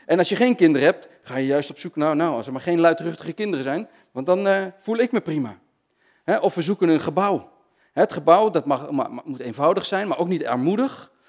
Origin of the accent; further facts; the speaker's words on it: North Brabant, Netherlands; ik groeide vroeger op in Brabant. Waar mijn familie, die had daar een groot bos, bezat daar.